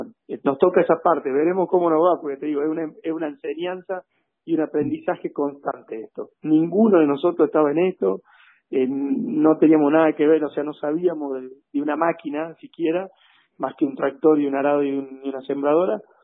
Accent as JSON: {"language": "Spanish", "town": "Ceres", "region": "Santa Fe", "country": "Argentina", "tie": "born or raised there", "said": "nos conocen acá en el pueblo, nos conocemos todos, saben que somos de acá, gente que nacimos en Ceres, que si Dios quiere vamos a estar hasta los 120 años acá"}